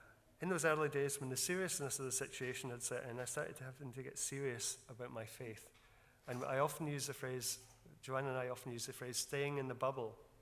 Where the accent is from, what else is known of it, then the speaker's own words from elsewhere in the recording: Scotland, United Kingdom; because I'm a Scotsman